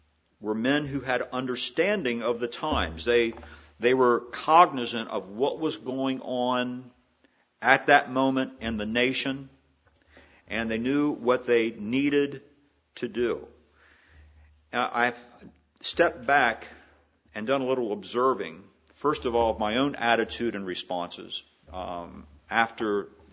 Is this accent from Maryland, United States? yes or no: yes; Maryland, United States; I received an email from a dear friend who lives in Annapolis, Maryland, my home state, the capital of my home state